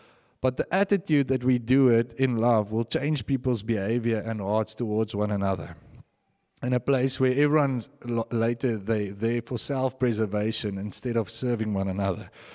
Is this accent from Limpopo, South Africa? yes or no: no; Bloemfontein, Free State, South Africa; I come from Bloemfontein. If you hang out there long enough, I've been slapped on both cheeks on numerous occasions.